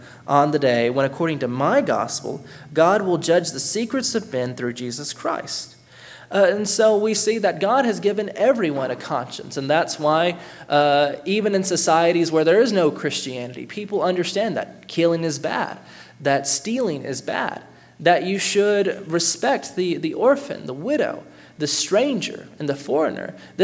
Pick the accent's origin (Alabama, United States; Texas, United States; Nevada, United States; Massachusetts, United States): Alabama, United States; Athens; In my hometown of Athens, Alabama, we have a problem with non-institutionalism.